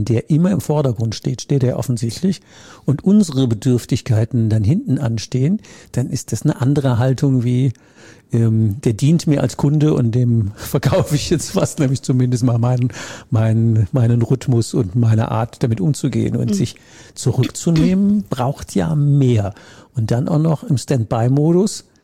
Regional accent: Rhineland, Germany; Ich komme ja aus dem Rheinland

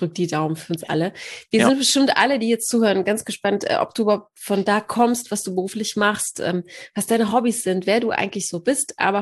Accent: North Rhine-Westphalia, Germany; born there; Ich komme aus dem Ruhrgebiet.

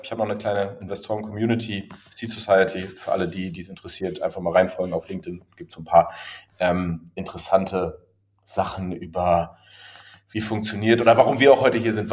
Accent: Berlin, Germany; 35 Jahre alt mittlerweile, geboren, aufgewachsen in Berlin

